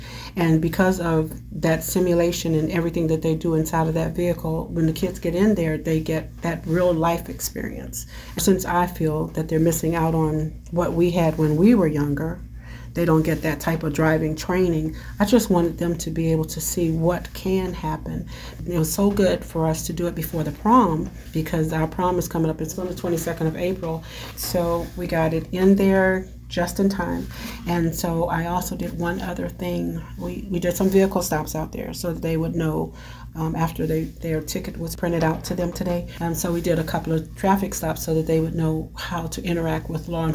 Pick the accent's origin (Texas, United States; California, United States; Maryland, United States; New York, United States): California, United States; I'm from California. I drove up Mount Baldy and down Mount Baldy at the age of 16.